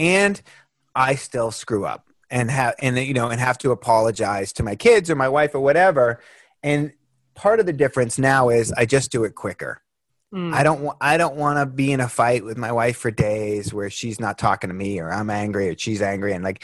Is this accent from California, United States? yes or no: no; Boston, Massachusetts, United States; I fried my brain on drugs when I was a teenager growing up in Boston, taking too much acid or what